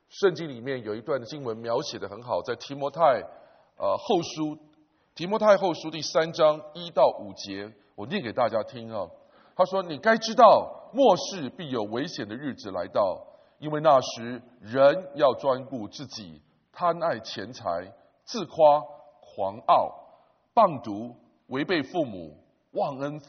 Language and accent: Chinese; China; 今天可以说是我们中国人这个几大节日之一的中秋节的前夕